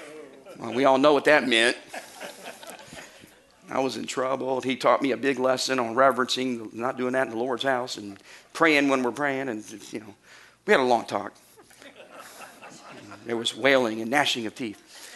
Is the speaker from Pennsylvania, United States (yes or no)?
no; Arkansas, United States; born there; I was born in Arkansas. We didn't speak a lot of Hebrew in Arkansas, surprisingly.